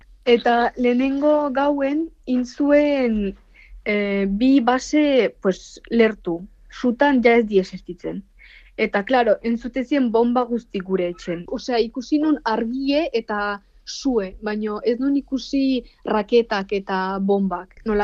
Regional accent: Ukraine; Basque is a second language; Nire herri, bueno, Ukrainian

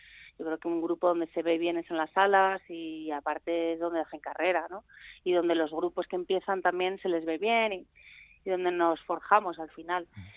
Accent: San Sebastián, Basque Country, Spain; also born or lived in Getxo; Siendo donostiarra es raro, pero sí que, bueno, como yo he estado muchos años viviendo en Guecho, luego esta cosa mía que no soy de ningún sitio al final

